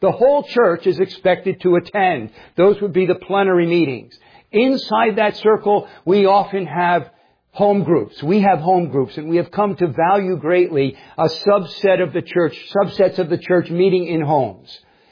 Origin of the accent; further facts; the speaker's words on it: New Jersey, United States; We're all from New Jersey, right? So we like things straight. I grew up just 11 miles from here, so I am a New Jersey person at heart